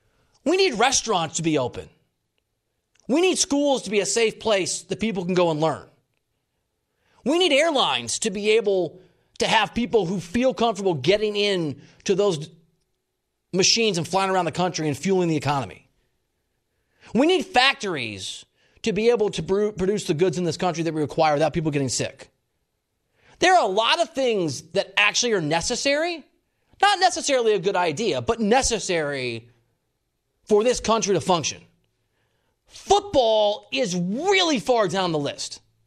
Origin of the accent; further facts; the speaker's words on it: Iowa, United States; now in Los Angeles, United States; I'm a kid from Iowa, lives in L.A.